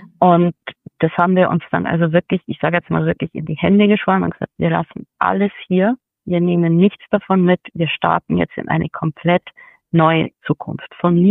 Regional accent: Landshut, Bavaria, Germany; Also wir sind eigentlich aus Landshut.

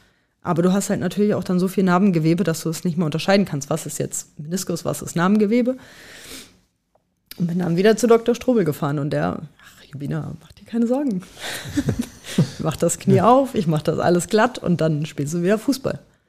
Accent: Frankfurt, Hesse, Germany; Frankfurt ist so irgendwo auch immer meine Heimat auch noch gewesen.

